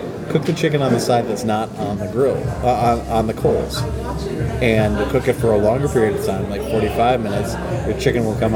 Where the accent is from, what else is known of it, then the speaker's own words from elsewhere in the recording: United States; Just because I'm an American and I like meat.